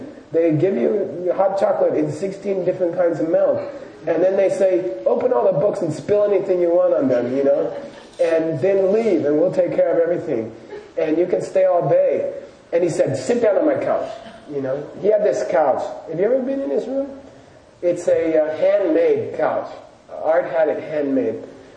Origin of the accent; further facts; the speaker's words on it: Arizona, United States; I said, I never saw a boiler in my life. I'm from Arizona.